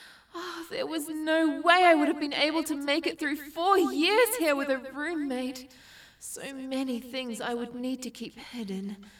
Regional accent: Newfoundland and Labrador, Canada; I am from very far away. I come from Newfoundland.

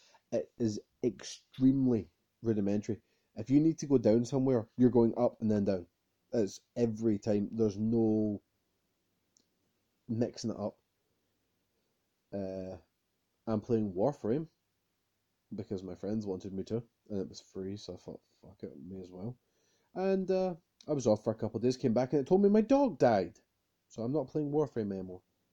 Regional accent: Scotland, United Kingdom; As a Scotsman, I'm not a massive Mel Gibson fan.

